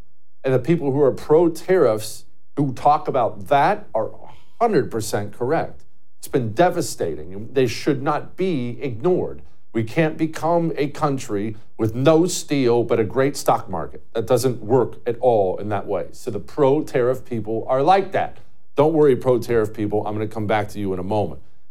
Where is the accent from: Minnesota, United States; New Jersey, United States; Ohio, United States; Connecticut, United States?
Ohio, United States; Toronto; It was a power plant where I grew up in Toronto, Ohio